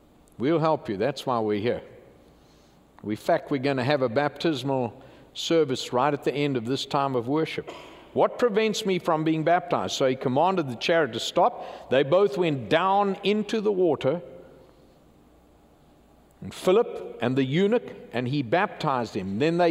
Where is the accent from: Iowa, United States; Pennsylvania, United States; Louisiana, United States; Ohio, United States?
Louisiana, United States; New Orleans; accent: Louisiana; moved here from the great city of New Orleans, Louisiana. And you were all just hearing my Louisiana accent for the first time.